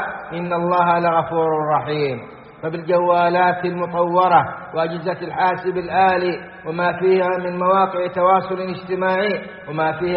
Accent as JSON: {"language": "Arabic", "country": "Saudi Arabia", "said": "وخص منهم بلادنا السعودية"}